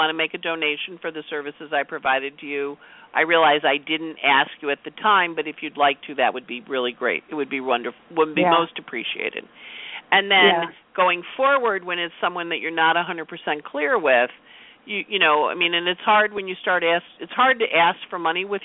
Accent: Rochester, New York, United States; Buffalo, we love Buffalo. I'm from Rochester.

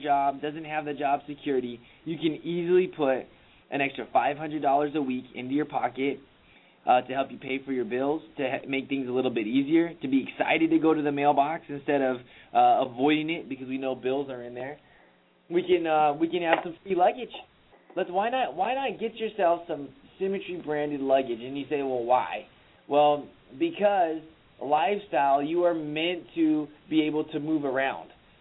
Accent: California, United States; I'm from California. We see the ocean all the time, so it's a big deal for me.

